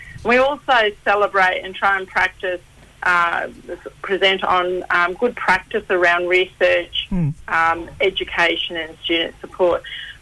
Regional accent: Mornington Island, Queensland, Australia; So I'm Yungle from the Gulf of Carpentaria, so my mob are from Mornington Island. My mum's from there.

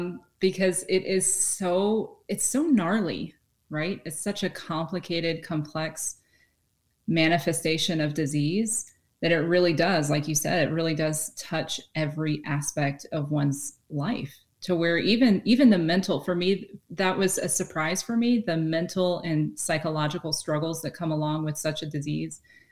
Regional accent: Kentucky, United States; Yeah, I'm from Kentucky originally. Beautiful. I mean, beautiful country. Yeah. That you are one with the insects. We grew up in the woods. I was in the woods every day.

